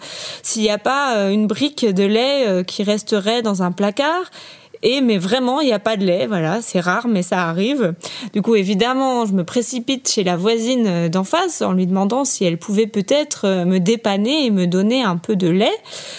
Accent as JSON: {"language": "French", "region": "Brittany", "country": "France", "said": "Alors comme je viens de Bretagne, évidemment, ce qui s'imposait, c'était de faire des crêpes."}